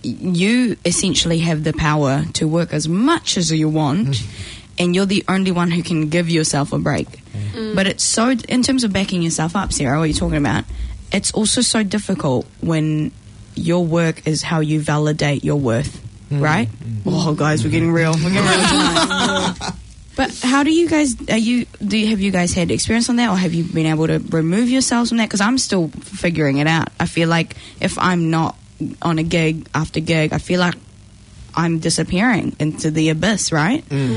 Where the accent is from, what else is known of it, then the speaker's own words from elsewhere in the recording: New Zealand; I'm from New Zealand